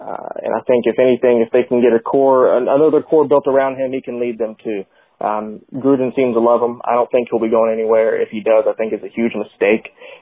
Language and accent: English; Huntington, West Virginia, United States; I am from Huntington, West Virginia.